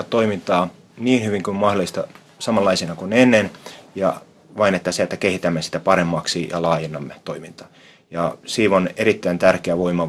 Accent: Vaasa, Ostrobothnia, Finland; also born or lived in Helsinki; Olen vaasalainen ja ollut hetken aikaa ulkomailla Helsingissä ja tullut sitten takaisin tänne ihanaan kotikaupunkiin.

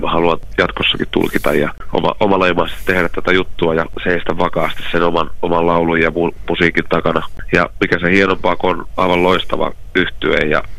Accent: Ostrobothnia, Finland; kun samalta kyliltä ollaan kotoisin. Niin meillä on semmoinen yhteys tieltä Syynesterbottenilta

